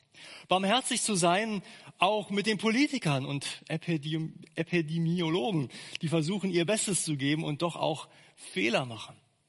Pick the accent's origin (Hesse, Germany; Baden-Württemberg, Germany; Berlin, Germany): Berlin, Germany; accent: Berlinerisch; so würde man auf Berlinerisch sagen, im Zungenschlag meiner Heimatstadt.